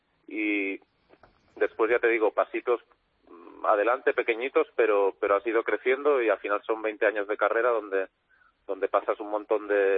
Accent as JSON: {"language": "Spanish", "town": "Calella", "region": "Catalonia", "country": "Spain", "said": "aquí en Cataluña, en mi pueblo, en Calella"}